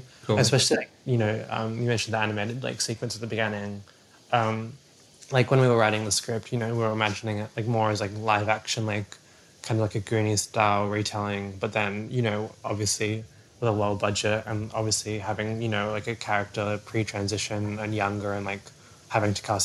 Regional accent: Adelaide, South Australia, Australia; especially like growing up in Adelaide as well, like it's not like the smallest town

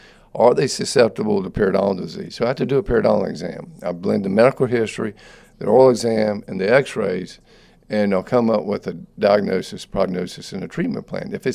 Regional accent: Durham, North Carolina, United States; now in Raleigh, United States; Now, I'm from Durham. We call it pyorrhea over there.

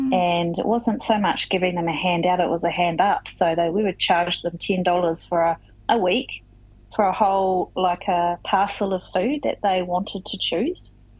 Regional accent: New Zealand; moved away; I used to run a community hub in my hometown in New Zealand

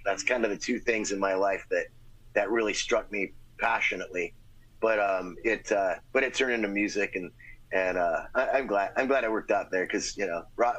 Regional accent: Glendale, California, United States; I grew up in Glendale, California, and I used to ditch, 6 period

